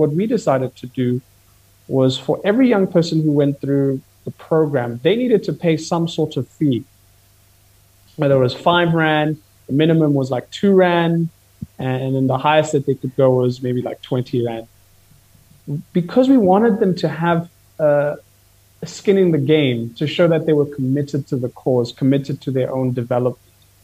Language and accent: English; Kenya; I'm Kenyan, so I think our country has never struggled with the feeling of entitlement.